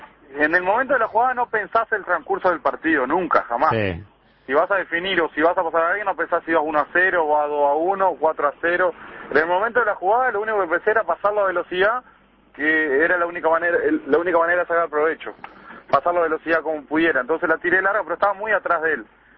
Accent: Paso de los Toros, Tacuarembó, Uruguay; born there; now in Maldonado, Uruguay; No, soy de Paso, nací en Paso de los Toros, pero vivo hace muchísimo. Soy de Maldonado, prácticamente.

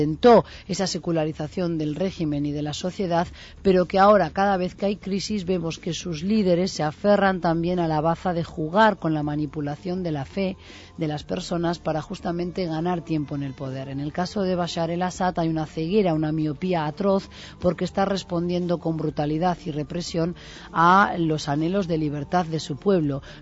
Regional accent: Uruguay; ya me meto ahí en como uruguaya

